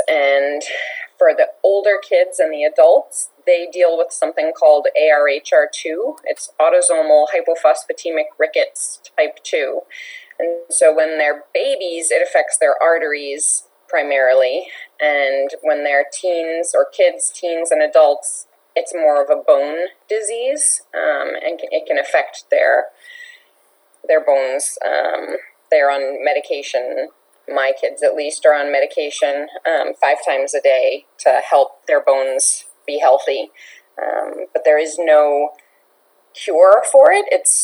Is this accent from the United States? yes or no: yes; Massachusetts, United States; I'm from Massachusetts